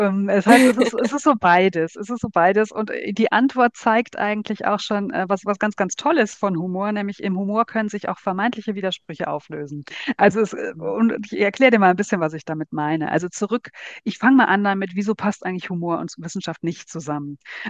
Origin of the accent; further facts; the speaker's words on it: Rhineland, Germany; now in Berlin, Germany; Ich bin ja Rheinländerin im Exil in Berlin